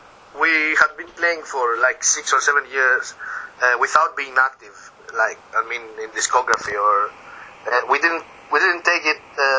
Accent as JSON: {"language": "English", "town": "Athens", "region": "Attica", "country": "Greece", "second_language": "English", "said": "We are from Athens, Greece."}